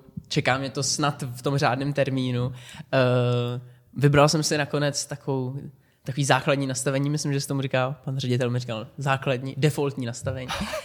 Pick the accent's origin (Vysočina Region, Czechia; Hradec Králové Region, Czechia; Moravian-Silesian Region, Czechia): Hradec Králové Region, Czechia; Špindlerův Mlýn; Jako dětství ve Špindlu bylo úplně fakt jak z nějakého filmu, to bylo jako super.